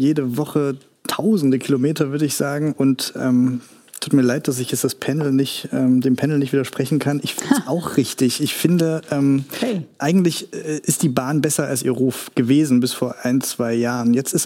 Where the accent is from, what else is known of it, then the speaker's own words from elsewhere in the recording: Saxony, Germany; ich bin Sachse wie Weselski